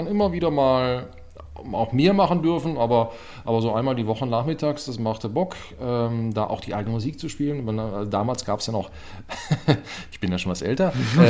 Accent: Wallonia, Belgium; Also ich bin ja aus Belgien und da war, also grenznäher muss man dazu sagen, also bei Köln, Aachen-Köln.

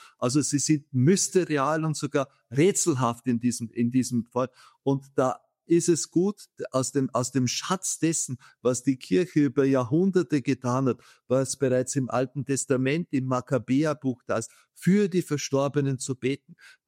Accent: Austria; als Österreicher

